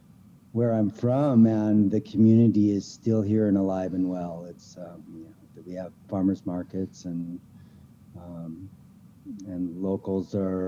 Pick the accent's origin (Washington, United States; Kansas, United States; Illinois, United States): Washington, United States; Twisp; I'm from Washington State. I'm up here in a place called Twisp, Washington.